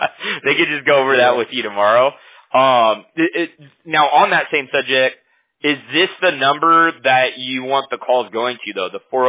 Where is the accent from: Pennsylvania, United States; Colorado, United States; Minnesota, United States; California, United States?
California, United States; Huntington Beach; We're in Orange County, based out of Fountain Valley. I'm from Huntington Beach. It's like the next town over.